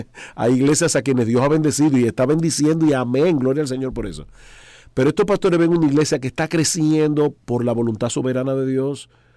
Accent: San Juan de la Maguana, San Juan, Dominican Republic; born there; Ah, mi pueblo. ¿Tu ahí fue donde yo nací, sí, San Juan de la Maguana.

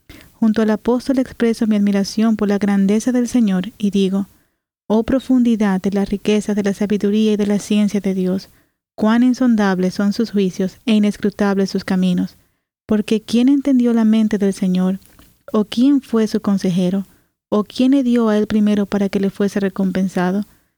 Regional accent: Guayaquil, Guayas, Ecuador; soy de Guayaquil, Ecuador, Sudamérica.

